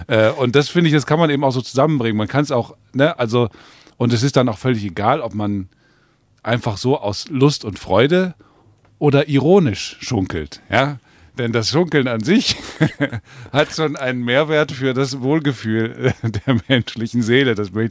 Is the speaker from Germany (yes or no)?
yes; Cologne, North Rhine-Westphalia, Germany; Und dann ist es ja bei uns in Köln genauso.